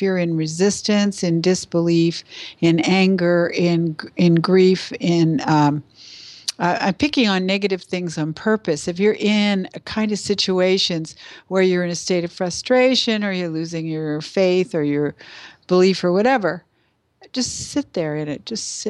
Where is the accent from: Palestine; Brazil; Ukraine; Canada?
Canada; now in Los Angeles, United States; I'm in LA, I'm a Canadian